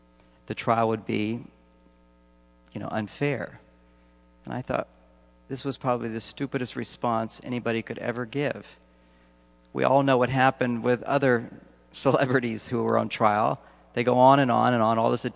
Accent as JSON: {"language": "English", "region": "Texas", "country": "United States", "tie": "born or raised there", "also_born_or_lived": "California", "said": "But I grew up in Texas, by the way. I moved to California."}